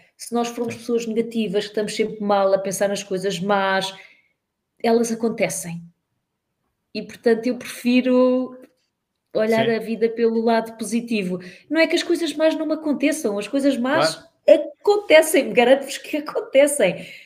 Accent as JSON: {"language": "Portuguese", "region": "Lisbon", "country": "Portugal", "said": "eu sou portuguesa, eu nasci na Alfredo da Costa. Agora já aprendi que não é São Sebastião da Pedreira, é Avenidas Novas, que é mais chique."}